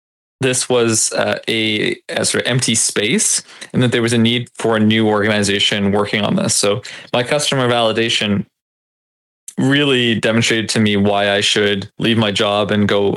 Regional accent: Canada; I am Canadian, but I spent 5 years living in the US. I went to school at Georgetown.

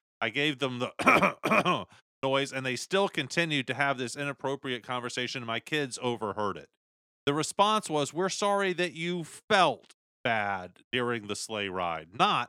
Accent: Orlando, Florida, United States; born there; I was born in Orlando

